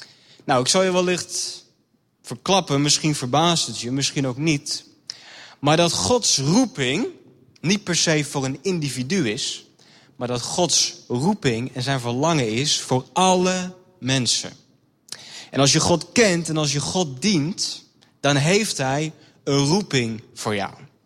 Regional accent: Heerhugowaard, North Holland, Netherlands; En ik kom uit Heerhugowaard.

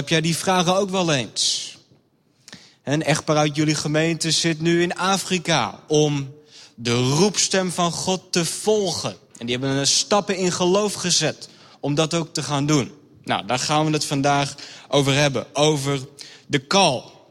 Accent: Heerhugowaard, North Holland, Netherlands; En ik kom uit Heerhugowaard.

